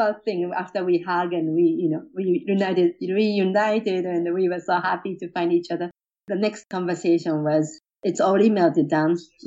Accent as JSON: {"language": "English", "region": "Tokyo", "country": "Japan", "also_born_or_lived": "Kamogawa, Chiba", "said": "We are from Tokyo, so we both had no idea about farming, but we did that anyway for about 12 to 13 years in Kamogawa, which is in Chiba Prefecture."}